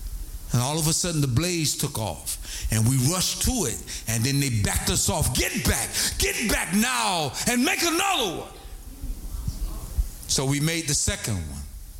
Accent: Florida, United States; So I'm from Florida. I knew nothing about hypothermia.

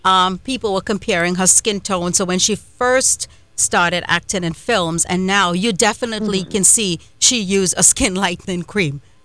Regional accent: Trinidad & Tobago; I, as an Indian woman who grew up in Trinidad and Tobago

